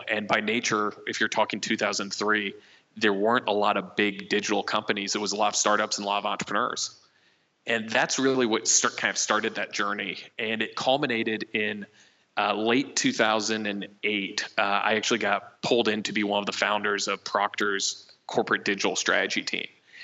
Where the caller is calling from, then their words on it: Covington, Kentucky, United States; So I am tuning in from across the river, the Brooklyn of Cincinnati, which is Covington, Kentucky, at Braxton Brewing right now.